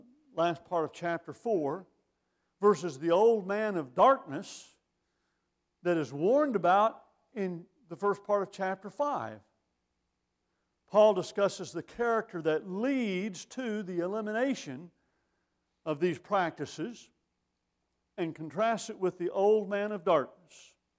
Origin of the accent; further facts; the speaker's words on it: Texas, United States; born there; Yes, I was born in Texas.